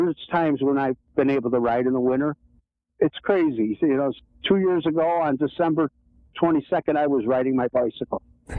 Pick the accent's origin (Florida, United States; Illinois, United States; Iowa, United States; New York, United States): Illinois, United States; Palatine; So I had a set of stairs in front of the house I grew up in Palatine, Illinois